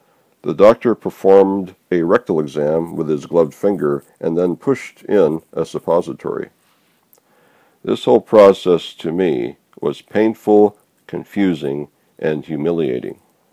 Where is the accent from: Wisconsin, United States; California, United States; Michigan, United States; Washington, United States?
Washington, United States; Kirkland; also born or lived in Portland, Oregon; I was born in Portland, Oregon, and spent the first 4 years of my life there. But my dad got real sick with hepatitis to the point where my parents had to sell their house and business and move up to Kirkland, Washington, to live with my mom's mother and grandmother.